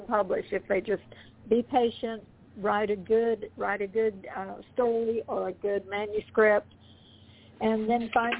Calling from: Plano, Texas, United States; Hey, Beam … I'm calling from Plano.

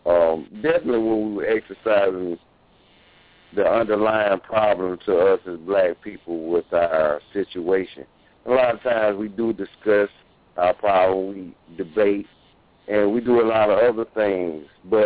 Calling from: Greenville, United States; from Greenville.

